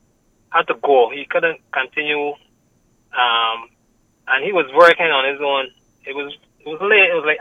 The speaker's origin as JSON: {"language": "English", "town": "Edge Hill", "region": "St. Thomas", "country": "U.S. Virgin Islands", "said": "I'm from Edge Hill in St. Thomas, and we also have a bad water problem."}